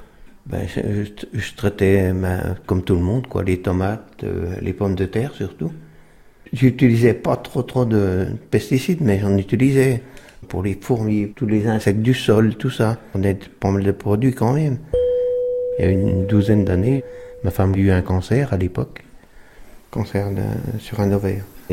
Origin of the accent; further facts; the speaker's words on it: Grande-Verrière, Bourgogne-Franche-Comté, France; also born or lived in Autun; Je suis né à Autun, mais j'ai grandi ici, à la maison à côté, au Crotte-Meunière, Grande-Verrière, dans le Morand.